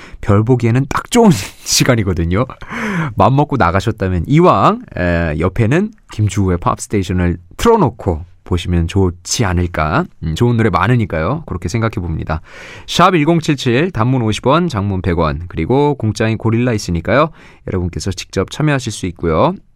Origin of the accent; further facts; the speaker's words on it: Gangwon, South Korea; 저는 이제 강원도에서 나고 자랐기 때문에 별이 그러니까 별이 주는 어떤 낭만, 그런 느낌 이런 게 아주 생생한 편이에요.